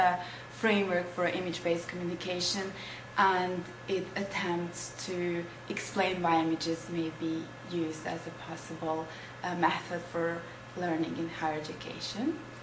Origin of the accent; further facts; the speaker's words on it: Serbia; English is a second language; now in United Kingdom; I come from Serbia.